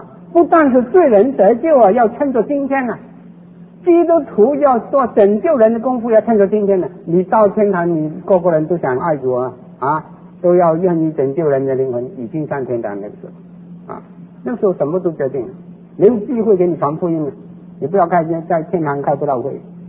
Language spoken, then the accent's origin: Chinese; China; 我们中国人来说，在中国大陆的已经有很多我们亲戚朋友